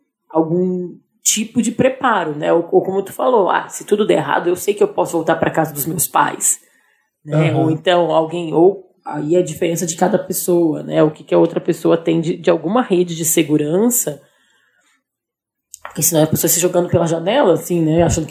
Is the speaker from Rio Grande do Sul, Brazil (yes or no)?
yes; Porto Alegre, Rio Grande do Sul, Brazil; moved away as an adult; now in São Paulo, Brazil; eu quando saí de Porto Alegre pra vir morar em São Paulo